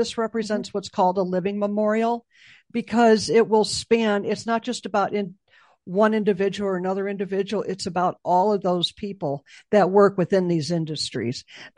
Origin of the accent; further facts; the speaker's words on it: Chicago, Illinois, United States; Yeah, I'm from Chicago, so.